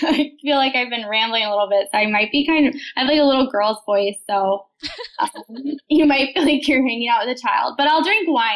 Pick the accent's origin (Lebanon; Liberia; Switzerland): Switzerland; now in United States; So I'm from Switzerland. I'm a citizen. I'm dual of America.